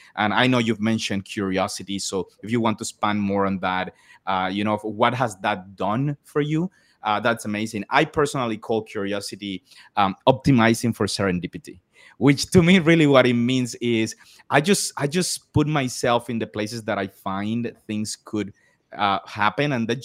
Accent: Colombia; It allows me to live in my hometown in like Colombia, in a city that most people wouldn't know. My wife is from the same hometown.

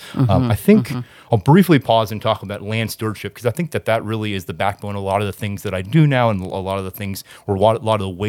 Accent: Houston, Texas, United States; By way of sort of introduction to myself, born and raised in Houston, went to undergrad in Boston

